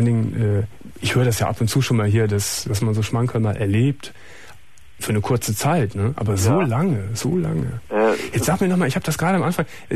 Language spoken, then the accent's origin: German; Gummersbach, North Rhine-Westphalia, Germany; Rainer, ich weiß noch, in Gummersbach, ich komme ja aus Gummersbach.